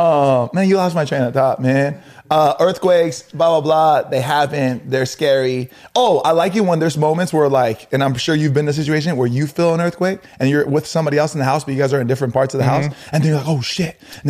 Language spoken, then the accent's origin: English; California, United States; I'm born and raised in Cali, my boy.